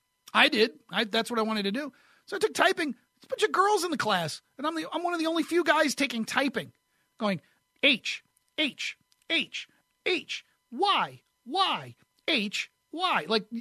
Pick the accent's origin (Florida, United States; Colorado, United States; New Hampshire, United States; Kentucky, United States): New Hampshire, United States; I grew up in New Hampshire, and he had a New England accent.